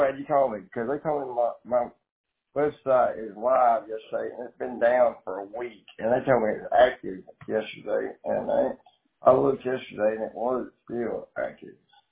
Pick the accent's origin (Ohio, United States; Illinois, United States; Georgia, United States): Georgia, United States; Bremen; And West Georgia, like Bremen. I'm from Bremen, Georgia.